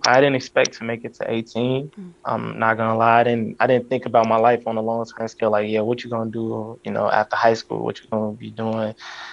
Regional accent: Roseland, Illinois, United States; And growing up in Roseland, you know, you just had to be on your attention.

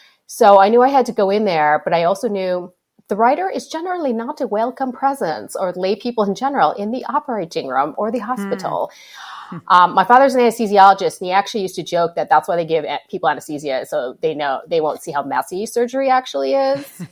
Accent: Hibbing, Minnesota, United States; You know, I grew up in Hibbing.

